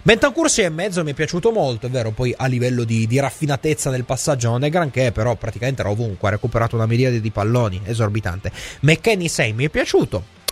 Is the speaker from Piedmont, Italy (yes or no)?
yes; Piedmont, Italy; perdonatemi se sono piemontese